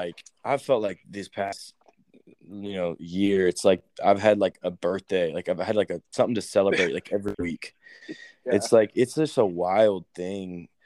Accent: Nashville, Tennessee, United States; the advantage that I have and that I got from growing up in Nashville and being around it, and being around just like the city of Nashville and the creativity and songwriters.

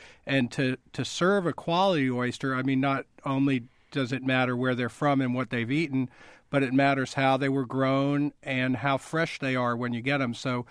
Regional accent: Mid-Atlantic, United States; I'm from the Mid-Atlantic, Chesapeake Bay region, and oyster roasts are a big deal down there

